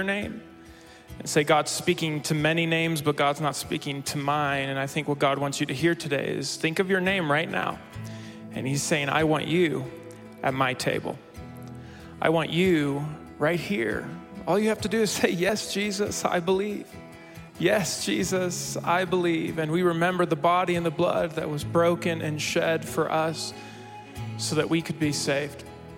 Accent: Mexico; As many of you know, I grew up in Mexico, and in Mexico, there's no such thing as spring break.

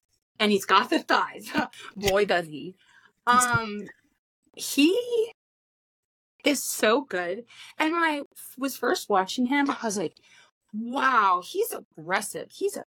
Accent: United States; And I'm doing my best, Kelly, but I am an American and I feel ride or die for Ireland.

